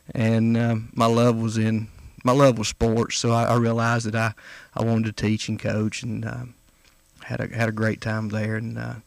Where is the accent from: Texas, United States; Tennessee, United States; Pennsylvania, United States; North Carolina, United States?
North Carolina, United States; Marion; I am from Marion, North Carolina. It's a little town about halfway between Asheville and Hickory.